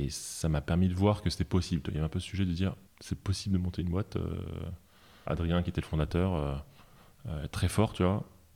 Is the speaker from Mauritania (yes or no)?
no; Metz, Grand Est, France; moved away as an adult; also born or lived in Nancy; je suis originaire de Metz. J'aime bien le répéter parce que personne ne va là-bas et pourtant c'est une très belle ville et c'est très chouette.